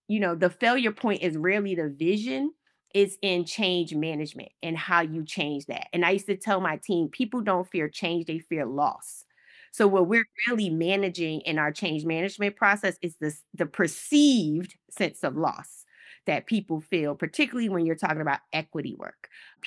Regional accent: the North, United States; now in US South; being a Northerner, coming from the North to the South to lead for racial equity?

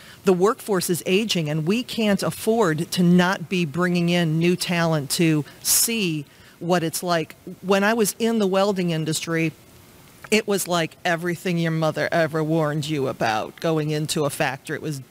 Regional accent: Cleveland, Ohio, United States; I'm a huge fan of my hometown. And it thrills me when somebody comes from the outside and gets to experience how cool Cleveland really is.

